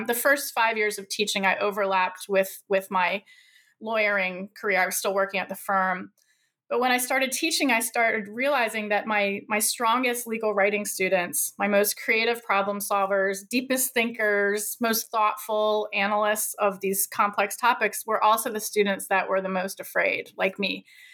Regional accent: Virginia, United States; So I grew up in Virginia and I went straight through to law school right after undergrad and the same university.

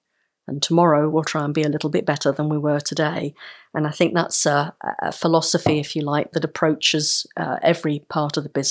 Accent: Newcastle, North East England, United Kingdom; I absolutely love London, despite working in Manchester, because I come from Newcastle originally.

